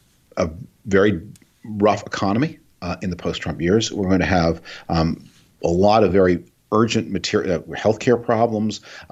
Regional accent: Canada; I'm originally from Canada.

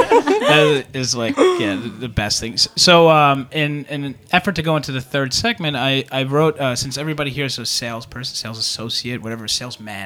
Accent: France; I grew up in France.

